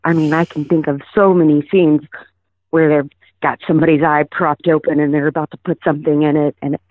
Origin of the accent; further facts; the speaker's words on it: Oklahoma, United States; now in Denver, United States; So I just first wanted to say I'm from Oklahoma, and you were the first atheist podcaster I ever heard.